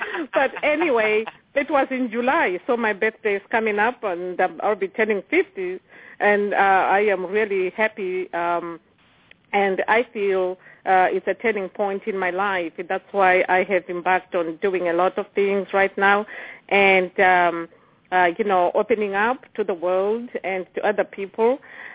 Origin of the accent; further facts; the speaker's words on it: Zimbabwe; born there; I was born in 1964 in Zimbabwe to two parents, Gabriel and Rachel.